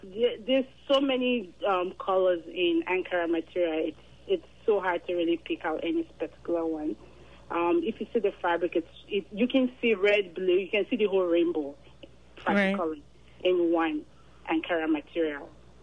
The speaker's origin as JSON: {"language": "English", "town": "Benin City", "region": "Edo", "country": "Nigeria", "said": "I'm actually from Benin City, Edo State. It's a small city within Nigeria."}